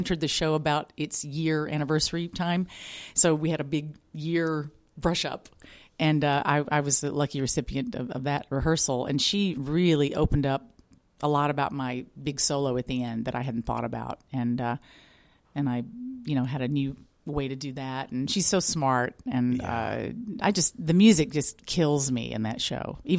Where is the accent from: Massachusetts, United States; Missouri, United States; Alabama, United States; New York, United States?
Alabama, United States; Birmingham; born there; Well, I was born in Birmingham, Alabama